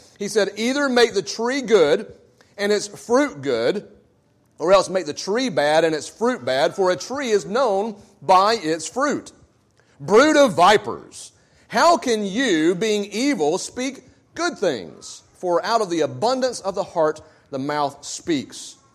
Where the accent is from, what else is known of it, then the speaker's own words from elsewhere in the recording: the South, United States; people know that we're from the South because we say things like y'all and bless her heart.